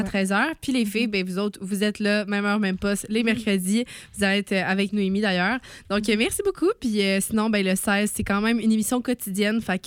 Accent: Sherbrooke, Quebec, Canada; à chaque fois que je dis aux gens que je viens de Sherbrooke, ils sont comme, ah oui, il y a un lac.

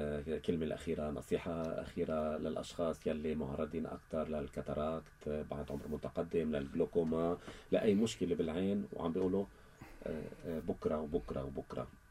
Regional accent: Lebanon; نحن تقريبا كلبنانيين هاتين المشكلتين وغيرهم مشاكل العيون مثل كل دول العالم

